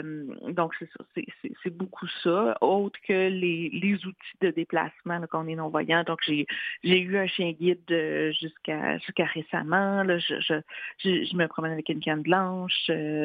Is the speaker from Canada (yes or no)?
yes; Montreal, Quebec, Canada; j'ai décidé de revenir à Montréal. Je suis montréalaise, mon réseau était ici, mon conjoint de l'époque était ici. Donc je suis revenue à Montréal